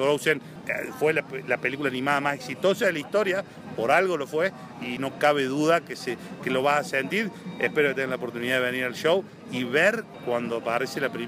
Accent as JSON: {"language": "Spanish", "country": "Argentina", "said": "Yo soy argentino y la verdad que no hubiera conocido lo que conozco hoy de Latinoamérica si no fuera por mi trabajo."}